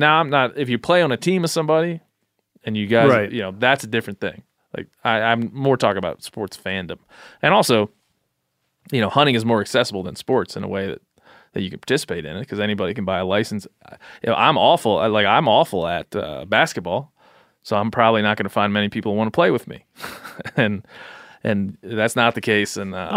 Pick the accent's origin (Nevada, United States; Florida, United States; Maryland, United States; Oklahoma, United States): Maryland, United States; Yeah, I'm from Western Maryland, so we're not too far.